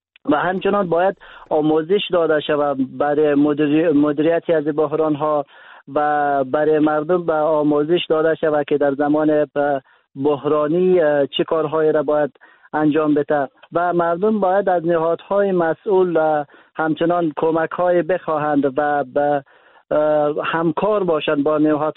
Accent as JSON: {"language": "Persian", "region": "Daykundi", "country": "Afghanistan", "said": "زنهای باردار بودند که در ولایت مرکزی مثلا دایکندی ولایت ما به مراکز صحی نرسیدند و از جان خود دادند"}